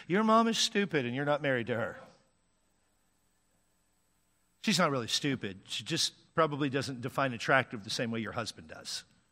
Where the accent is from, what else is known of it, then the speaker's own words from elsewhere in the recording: Washington, United States; I grew up in Washington State, and it would certainly get cold in the wintertime there.